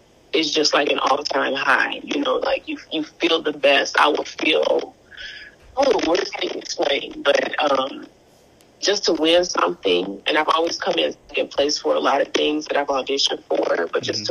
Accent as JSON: {"language": "English", "town": "Detroit", "region": "Michigan", "country": "United States", "said": "Because I'm from Detroit, you know, she's from Detroit."}